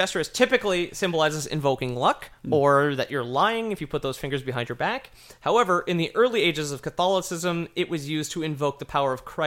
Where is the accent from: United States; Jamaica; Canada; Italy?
Canada; We're Canadian. We don't know everything about that.